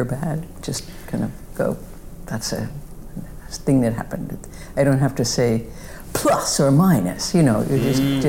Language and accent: English; Midwest, United States; I used to look at the sky a lot, probably because I'm from the Midwest and it was all sky, and I was like, I'm from there.